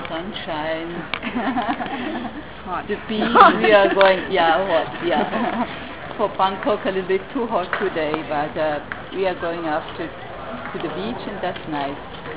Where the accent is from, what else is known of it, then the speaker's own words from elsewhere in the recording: Switzerland; Switzerland.